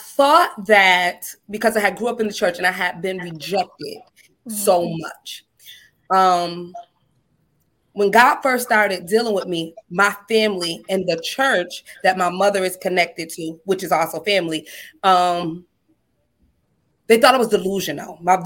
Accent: Buffalo, New York, United States; also born or lived in Lackawanna; My hometown is Buffalo, New York, or Lackawanna, New York. Really small little city outside of Buffalo. And then as a young kid, we moved to Buffalo, which is just right across the bridge.

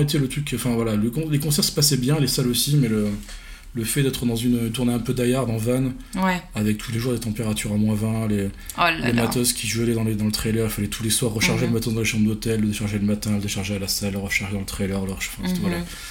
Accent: France; En tant que petit français

